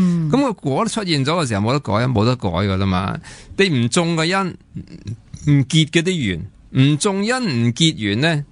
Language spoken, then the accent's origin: Cantonese; Hong Kong; 咁所以可能真系我哋香港人，即系而家可能真系我哋国家人啊，港人治港